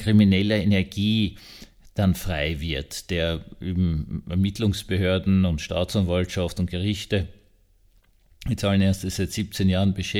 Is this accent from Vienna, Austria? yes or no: yes; Vienna, Austria; Also als Wiener würde ich sagen, es gab sehr, sehr gute alte Kaffeehäuser in Wien